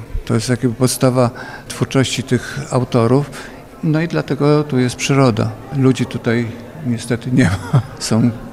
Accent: Piaseczno, Masovian Voivodeship, Poland; Jestem z Piaseczna pod Warszawą

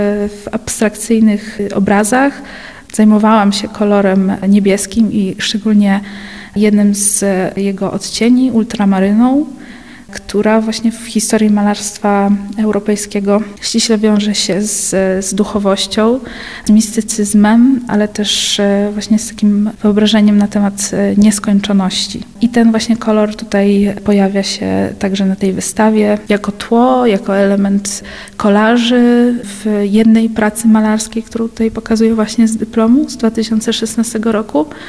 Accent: Koniaczów, Subcarpathian Voivodeship, Poland; niemiejsce pamięci w mojej rodzinnej miejscowości, tak zwana w lokalnym obiegu mogiła

